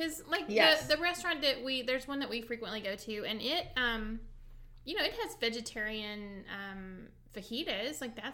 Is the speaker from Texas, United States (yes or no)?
yes; Texas, United States; Texas refugees living in Georgia and quietly yearning for true Tex-Mex food